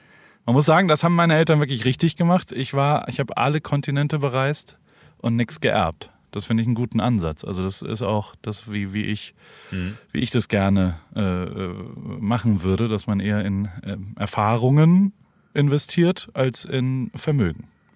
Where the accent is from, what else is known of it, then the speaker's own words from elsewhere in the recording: Kurpfalz, Germany; Bei uns in der Kurpfalz gibt's eben auch ein bisschen Street Smart.